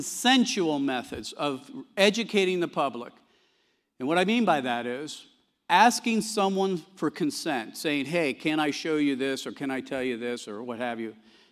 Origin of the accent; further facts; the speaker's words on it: Columbus, Ohio, United States; I come from Columbus, Ohio, so I'm driving up here.